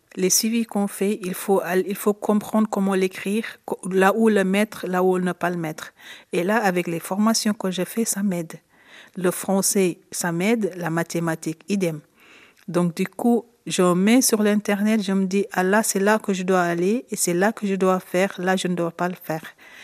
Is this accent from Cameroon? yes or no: no; Italy; French is a second language; now in Switzerland; je viens d'Italie, je me suis installée ici en Suisse, ça fait maintenant 4 ans.